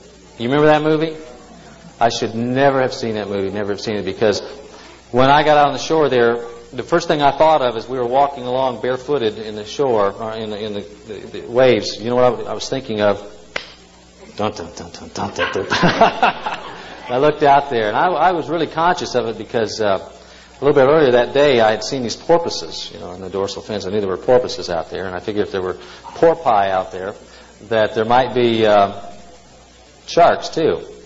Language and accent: English; Tennessee, United States; It sounds a little bit like where I grew up over here in Tennessee